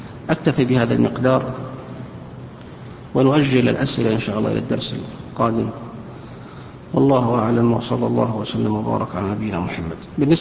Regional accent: Saudi Arabia; ما في الآن، خاصة في عندنا في السعودية

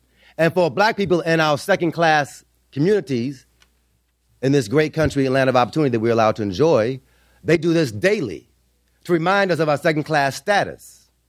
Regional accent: Los Angeles, California, United States; I was raised in Los Angeles.

